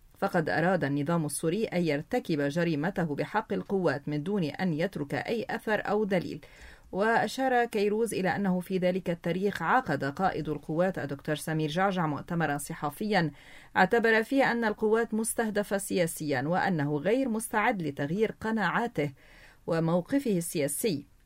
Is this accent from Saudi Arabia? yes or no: no; Lebanon; نظرنا كلبنانيين